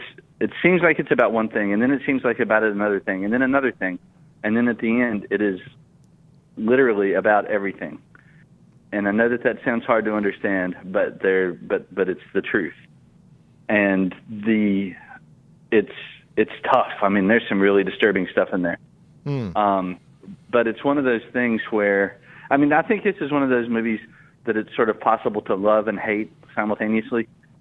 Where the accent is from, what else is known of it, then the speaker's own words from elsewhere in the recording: Radford, Virginia, United States; But I was a free intern for the Radford News Journal in Virginia, which is my hometown, unpaid.